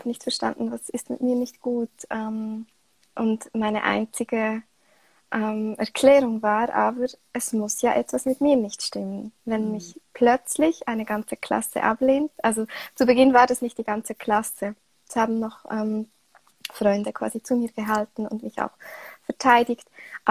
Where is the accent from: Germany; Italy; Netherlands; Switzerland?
Switzerland; Wie man hört, komme ich aus der Schweiz. Und ich bin aktuell 29 Jahre alt.